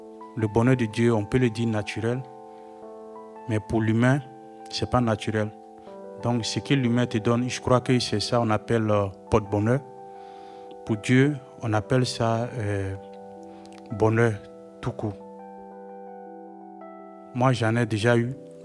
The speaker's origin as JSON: {"language": "French", "country": "Côte d’Ivoire", "said": "pendant la guerre chez nous en Côte d'Ivoire"}